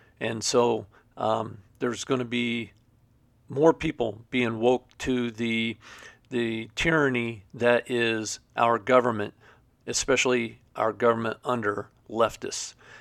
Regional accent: Portland, Oregon, United States; I grew up in Portland. That's my home. I have siblings out there still.

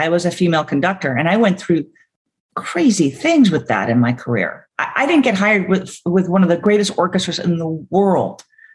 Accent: New York, United States; because, you know, growing up in New York, my parents were so great.

